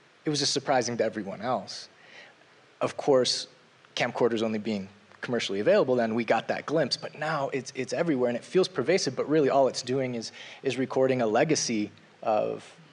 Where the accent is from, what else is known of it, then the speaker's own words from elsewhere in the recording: Colorado, United States; No, I'm not. I'm from Colorado originally.